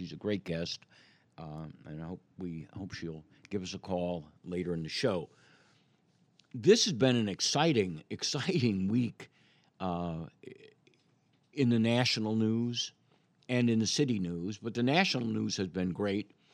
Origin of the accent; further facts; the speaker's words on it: Chicago, Illinois, United States; Where I grew up, I grew up in Chicago, in part of the city, most of my neighbors, the vast majority, fit into a couple of categories.